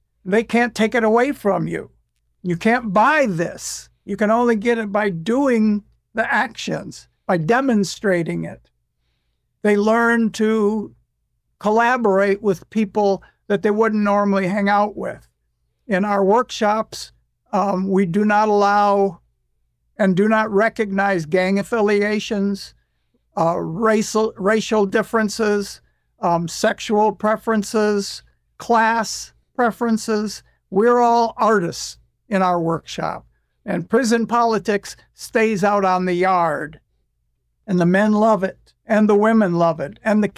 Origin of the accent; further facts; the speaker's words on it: United States; You do this in England, you're British, but I'm American.